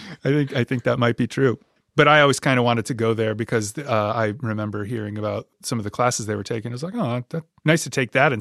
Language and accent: English; Winsted, Connecticut, United States; I grew up in Winsted, Connecticut